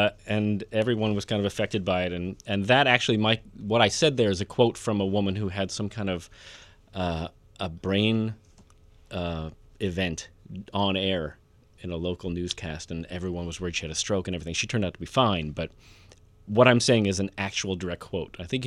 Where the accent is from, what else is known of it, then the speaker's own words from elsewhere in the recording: Chicago, Illinois, United States; Well, I grew up in Chicago, or the suburbs of Chicago, and my parents would occasionally take me down to Second City